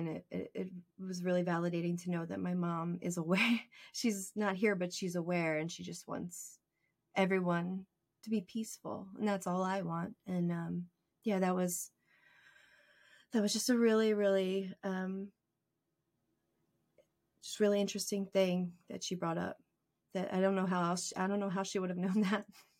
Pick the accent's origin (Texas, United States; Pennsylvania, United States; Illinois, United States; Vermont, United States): Pennsylvania, United States; Philadelphia; I'm from Philadelphia, Pennsylvania.